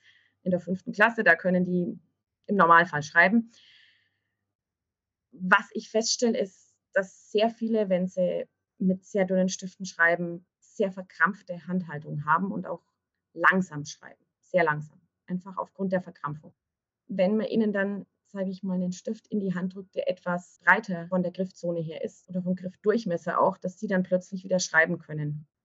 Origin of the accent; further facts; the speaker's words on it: Bavaria, Germany; Bei uns in Bayern, ich komme aus Bayern